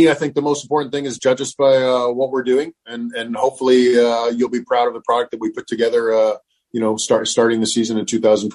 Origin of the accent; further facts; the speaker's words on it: Canada; now in United States; I'm Canadian. It took me a while to get used to it down here too.